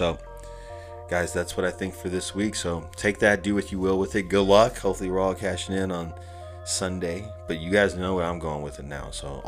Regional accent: Illinois, United States; I'm from Illinois originally, so Haddonfield.

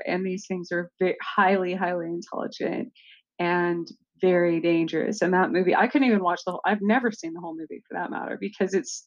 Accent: New Mexico, United States; that goes all the way back to where I come from. You know, that I grew up right near the Gila cliff dwellings. So, and with my native background

